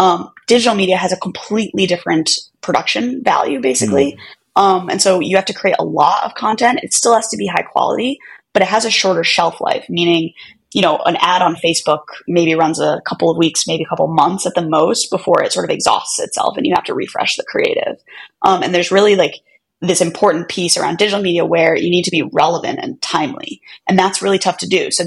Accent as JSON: {"language": "English", "town": "Syracuse", "region": "New York", "country": "United States", "tie": "born or raised there", "said": "But I grew up in Syracuse, New York, which is like upstate middle of New York, but in like a super small town."}